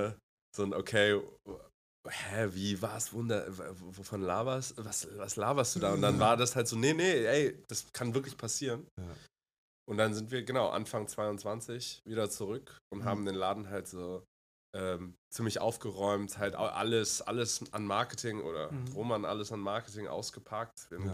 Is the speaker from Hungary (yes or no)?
no; Hong Kong; moved away as an adult; now in Germany; Ursprünglich komme ich aus Hongkong. Meine Mutter ist aber aus Taiwan, mein Vater Deutscher. Deshalb war ich da auf der deutschen Schule in Hongkong für, also internationale Schule, bis ich 18 war. Also ich bin mit 18 dann nach Deutschland gekommen